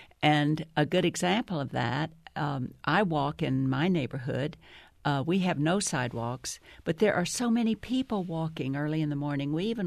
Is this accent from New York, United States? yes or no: no; McKinney, Texas, United States; And I grew up in McKinney, and we had sidewalks, but we all had front porches